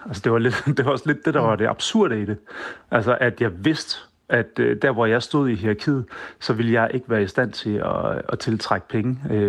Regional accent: Sabro, Central Denmark Region, Denmark; jeg er vokset op i Sabro i Østjylland, og overhovedet ikke blandt akademikere

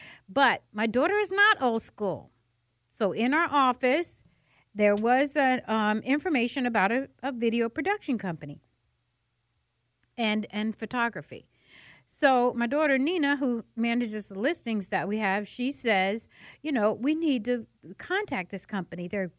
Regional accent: New York, United States; now in Atlanta, United States; And I say that because, and I'm a transplant from New York.

